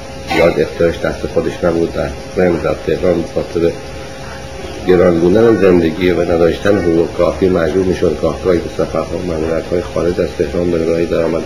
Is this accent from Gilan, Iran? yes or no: no; Kerman, Iran; also born or lived in Tehran; now in United States; در تهران متولد شدن، ولی در دو ماه بعد به کرمان رفتم و دوران کودکی من تا سال 4 ابتدایی در کرمان بودم.